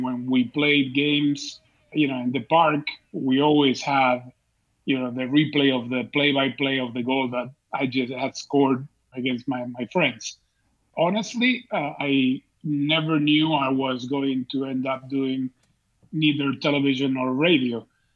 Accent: Buenos Aires, Argentina; I grew up in Argentina, in Buenos Aires.

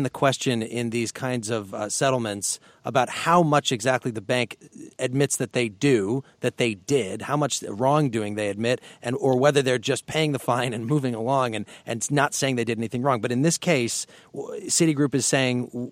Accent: Urbana, Illinois, United States; broadcasting today from my hometown, WILL in Urbana, Illinois.

